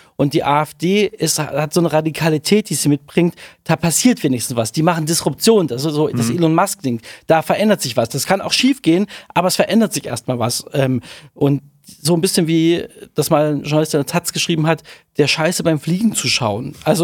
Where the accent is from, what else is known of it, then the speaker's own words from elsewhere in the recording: Thuringia, Germany; ich komme aus Thüringen, wenn ich in meine Heimat zurückkomme und da sehe